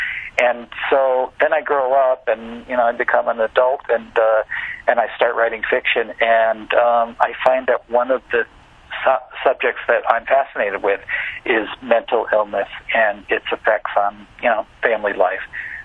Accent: Norwich, Connecticut, United States; It's based on my hometown of Norwich with a little bit of New London, Connecticut, mixed in there.

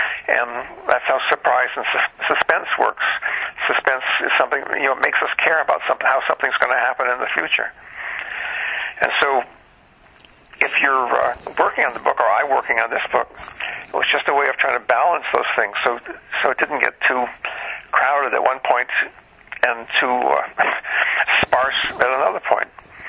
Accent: East Lansing, Michigan, United States; also born or lived in Orange, New Jersey; Oh, I lived in East Lansing. I went to grade school in East Lansing. And I was, before that, I was born in New Jersey, Orange, New Jersey, and we lived there until we moved to East Lansing.

